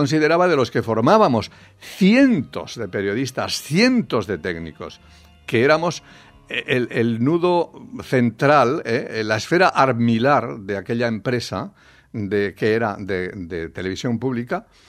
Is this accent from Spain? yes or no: yes; Castile and León, Spain; No había luz en mi pueblo durante el día y yo estaba pegado a los cascos de una radio Galena cuando no iba a la escuela. Y entonces salí corriendo diciendo, gritando por las calles del pueblo, el agua del Tera ha matado a todos los habitantes de Ribadelago